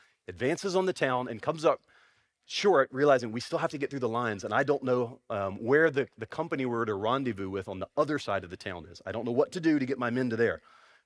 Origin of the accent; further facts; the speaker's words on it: Franklin, West Virginia, United States; a funeral home in Franklin, West Virginia. This is my hometown.